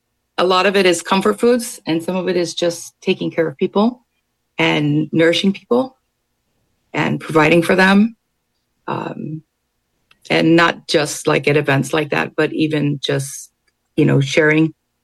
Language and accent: English; Hawaii Kai, Hawaii, United States; I grew up in Hawaii Kai.